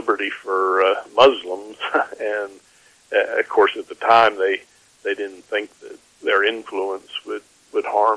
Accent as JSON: {"language": "English", "region": "North Carolina", "country": "United States", "said": "I have done some study in American history, and I'm from North Carolina."}